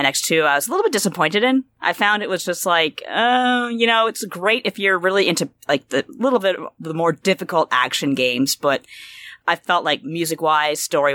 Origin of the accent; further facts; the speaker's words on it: Canada; Who's going to care? We're Canadian.